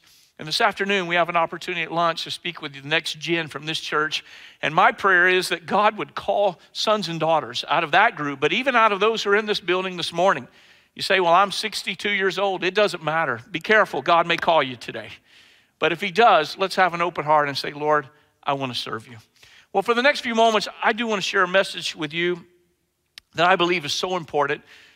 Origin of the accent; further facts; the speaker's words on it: Mobile, Alabama, United States; I grew up in Mobile, Alabama in a small church